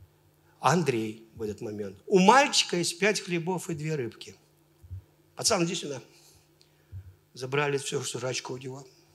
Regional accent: Velikiye Luki, Pskov Oblast, Russia; я из Великих Луг, вот Россия, вот это самое, не были богатыми, нечего и начинать

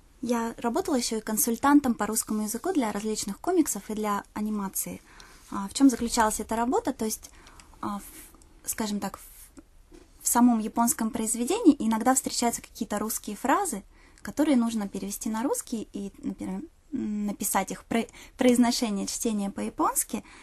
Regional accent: Novosibirsk, Novosibirsk Oblast, Russia; born there; И я родилась в Новосибирске, а Новосибирск — это город-побратим вместе с Саппоро.

